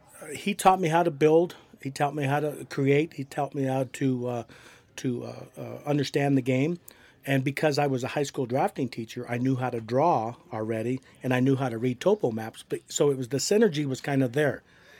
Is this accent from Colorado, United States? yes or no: yes; Pueblo, Colorado, United States; Pueblo, Colorado. Yeah, you got to go sometime. Grew up in Bessemer. We didn't play golf.